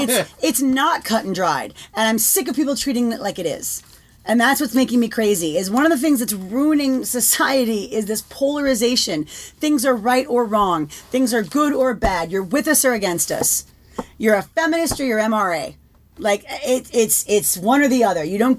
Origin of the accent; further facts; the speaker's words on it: Waterford, Munster, Ireland; now in China; I am from Waterford, Ireland, but I currently live in China.